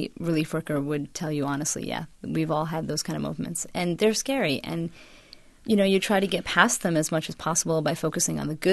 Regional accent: India; Myself, I'm Indian.

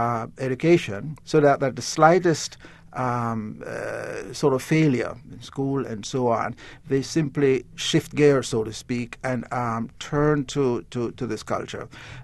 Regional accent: Jamaica; first language Jamaican Creole; when I was growing up in Jamaica, I had to switch codes to an even greater degree. I grew up with Creole

